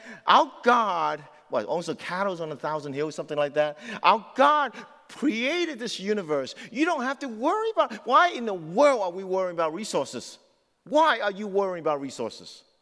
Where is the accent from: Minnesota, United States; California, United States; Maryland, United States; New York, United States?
New York, United States; New York City; I'm used to crowd. I'm from New York City.